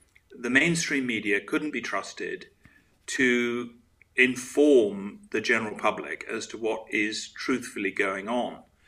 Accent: Switzerland; they lived overseas, and I grew up in Switzerland

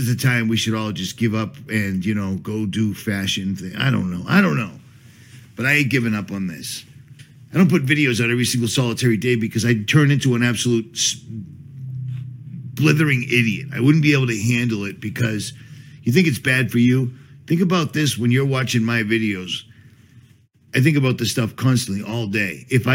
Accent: Northeast, United States; I'm from the Northeast. I'm used to riding my mountain bike in the snow.

